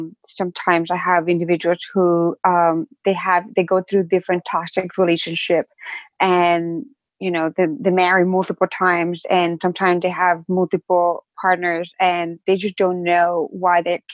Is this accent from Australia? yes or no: no; Ecuador; English is a second language; I grew up in Ecuador, that's my home country, that's where I have an accent